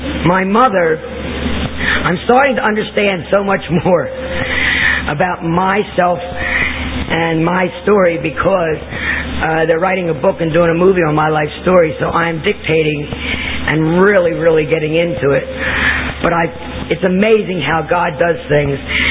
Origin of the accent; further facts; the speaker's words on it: Atlantic City, New Jersey, United States; I was born and raised in Atlantic City, and from the very beginning, I felt different about myself because I was born big.